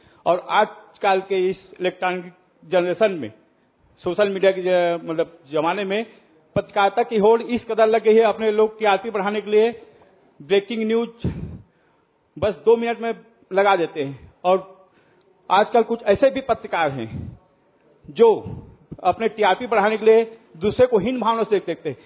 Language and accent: Hindi; Balod, Chhattisgarh, India; मैं छत्तीसगढ़ बालोद जिले से हूँ।